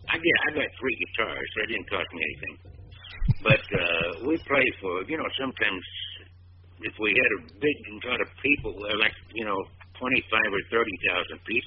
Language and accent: English; Kentucky, United States; Oh, I grew up in Kentucky, you know.